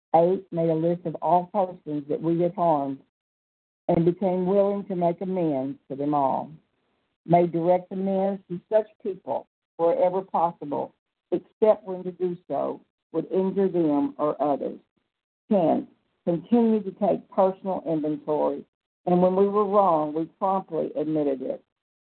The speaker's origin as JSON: {"language": "English", "town": "Pensacola", "region": "Florida", "country": "United States", "said": "I'm from Pensacola, Florida, recovered through God's grace one day at a time."}